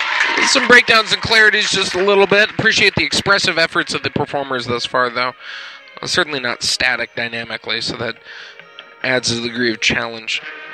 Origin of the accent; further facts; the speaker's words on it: Fontana, California, United States; I'm from Fontana, California, and it is my privilege to be evaluating you in percussion tonight.